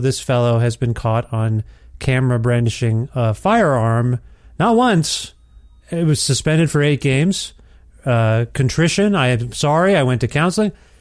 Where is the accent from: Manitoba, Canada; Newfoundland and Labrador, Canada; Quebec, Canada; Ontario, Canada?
Ontario, Canada; He's from not too far from where I grew up in Ontario.